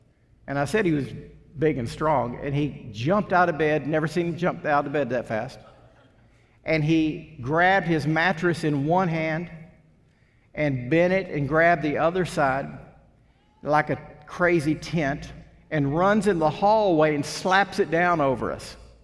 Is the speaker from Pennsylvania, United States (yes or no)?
no; Longview, Texas, United States; when I was a little boy growing up in Longview, Texas